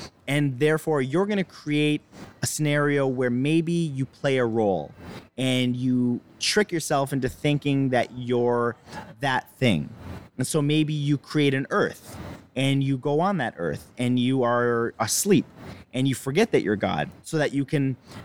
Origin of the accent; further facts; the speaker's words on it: Canada; I'm Canadian, I'm bald, and I'm a YouTuber.